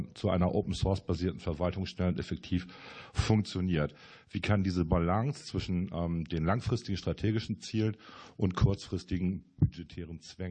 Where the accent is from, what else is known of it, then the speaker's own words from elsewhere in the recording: Bremen, Germany; Wir sind ja Bremer